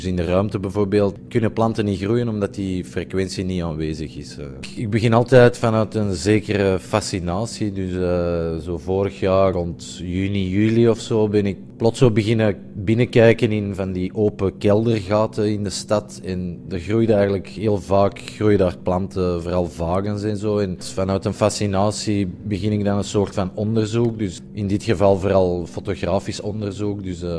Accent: Antwerp, Flanders, Belgium; Ik ben een kunstenaar uit Antwerpen.

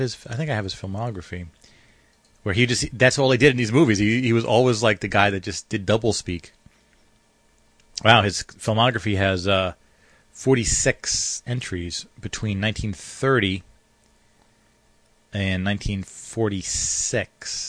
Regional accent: Arkansas, United States; Which is, I'm from Arkansas.

